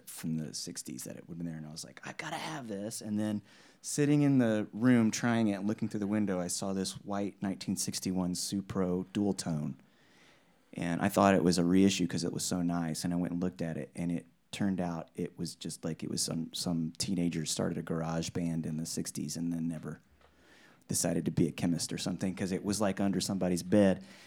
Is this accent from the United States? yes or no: yes; Oklahoma, United States; moved away as an adult; now in Nashville, United States; Born and raised in Oklahoma, never been really anywhere else, never lived anywhere else. Got my undergrad degree in Oklahoma, got my graduate degree in Oklahoma. So it's like stayed in Oklahoma and then suddenly moved to Nashville.